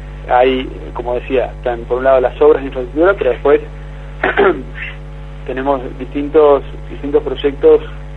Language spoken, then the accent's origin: Spanish; Comodoro Rivadavia, Chubut, Argentina; also born or lived in Sarmiento; yo soy chubutense, ¿no? Yo nací en Sarmiento y luego a los 8 años me fui a vivir a Comodoro Rivadavia, donde estudié y me formé